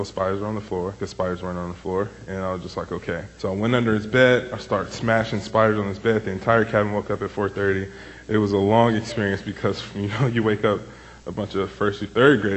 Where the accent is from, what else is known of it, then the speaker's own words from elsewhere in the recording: Chicago, Illinois, United States; This is Chicago stuff. I'm so sorry. I am from Chicago.